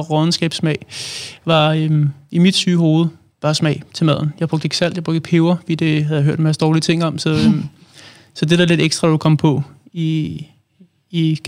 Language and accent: Danish; Allerød, Capital Region of Denmark, Denmark; now in Hvidovre, Denmark; Jeg er 27 år. Jeg er oprindelig fra Allerød. Bor nu i Hvidovre.